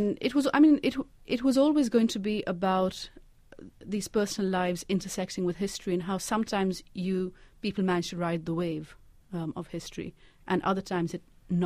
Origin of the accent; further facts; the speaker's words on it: Pakistan; as a Pakistani growing up in Pakistan in the 80s